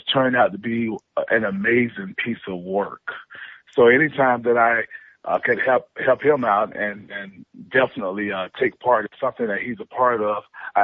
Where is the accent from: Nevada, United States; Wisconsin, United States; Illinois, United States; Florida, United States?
Florida, United States; Jacksonville; I travel through my hometown all the time. I see, homeless, and our homeless community is literally more gathered together in the downtown area of Jacksonville, Florida.